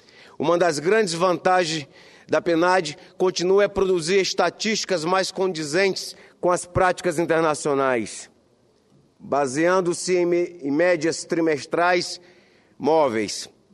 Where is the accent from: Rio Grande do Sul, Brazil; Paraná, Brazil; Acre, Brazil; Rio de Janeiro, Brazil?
Acre, Brazil; Cruzeiro do Sul; born there; eu mesmo nasci na Santa Casa de Misericórdia de Cruzeiro do Sul, no meu estado, o estado do Acre.